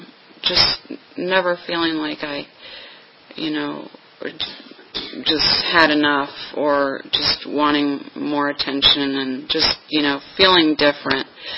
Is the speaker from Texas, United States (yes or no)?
no; New York, United States; I grew up in New York, so, you know, there are a lot of Puerto Ricans and, you know, Italians.